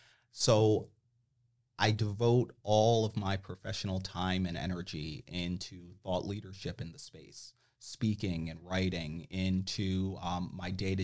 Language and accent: English; New Jersey, United States; So I'm originally from New Jersey, as we had shared before.